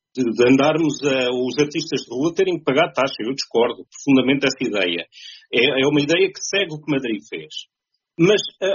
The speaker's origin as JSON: {"language": "Portuguese", "region": "Aveiro", "country": "Portugal", "said": "E enquanto aveirense fico triste"}